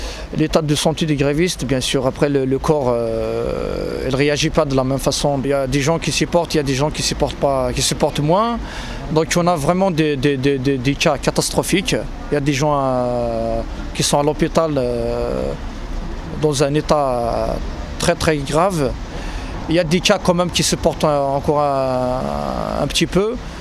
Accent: Algeria; now in France; je suis algérien de nationalité, sans papier, gréviste. J'ai 7 ans de présence sur le territoire français.

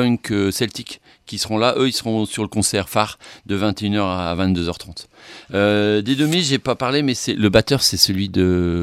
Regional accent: Hauts-de-France, France; Le soleil, il est là, il est dans nos cœurs. Bon, on est du Nord aussi, donc voilà.

